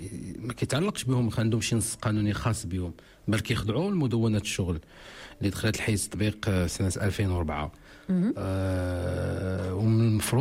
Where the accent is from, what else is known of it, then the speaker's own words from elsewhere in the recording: Morocco; ولكن ما نظنش عندنا في المغرب في هذه الحرفه هذه كاين اتفاقيه جماعيه